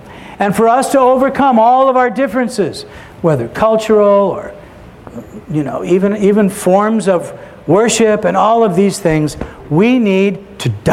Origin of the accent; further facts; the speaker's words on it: Ferguson, Missouri, United States; I come from a very divided city. I grew up in Ferguson, Missouri.